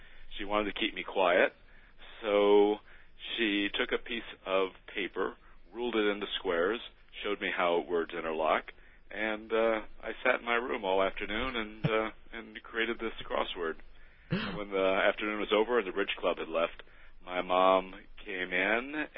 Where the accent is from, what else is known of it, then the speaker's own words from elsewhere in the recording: Crawfordsville, Indiana, United States; Well, I was born and raised in Crawfordsville, and I went to IU.